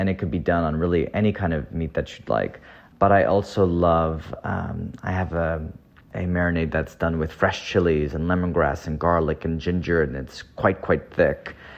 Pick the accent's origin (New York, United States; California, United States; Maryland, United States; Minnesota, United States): California, United States; I was just in the Bay Area, my hometown.